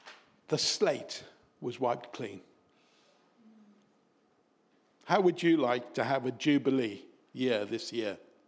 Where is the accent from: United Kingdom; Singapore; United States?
United Kingdom; Oxton, North West England; I was brought up in Oxton on the Wirral.